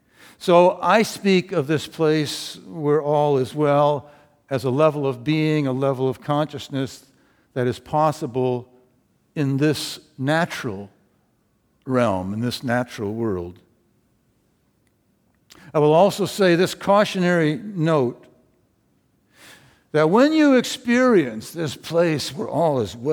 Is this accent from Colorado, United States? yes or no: no; Lynden, Washington, United States; This was in my hometown of Linden, Washington.